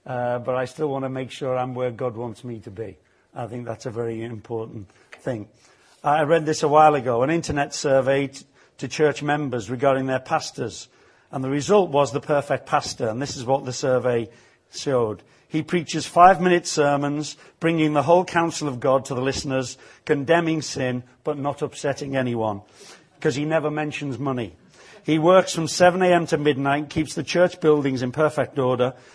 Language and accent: English; Liverpool, North West England, United Kingdom; born there; But I was born in Liverpool.